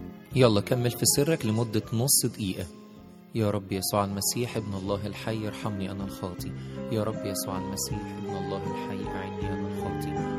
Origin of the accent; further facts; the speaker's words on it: Egypt; في 2 إبريل إحنا كمصريين بنعتز بظهورها في الزيتون سنة 68